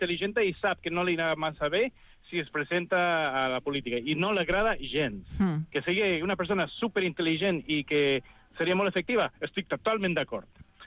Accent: Washington, District of Columbia, United States; also born or lived in Mexico; jo vaig néixer a Mèxic, però vaig créixer a Washington, D.C.

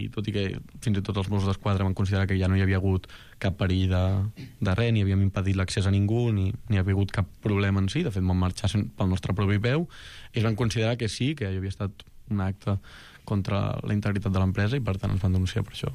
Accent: Barcelona, Catalonia, Spain; jo vinc de la Teixonera, nascut allà

